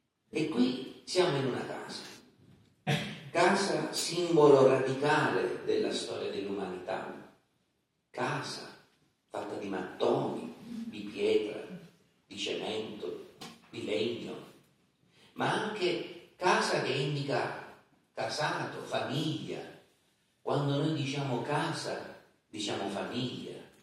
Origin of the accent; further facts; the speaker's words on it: Messina, Sicily, Italy; Noi che veniamo da Messina sentiamo molto forte ancora i ricordi del 1908.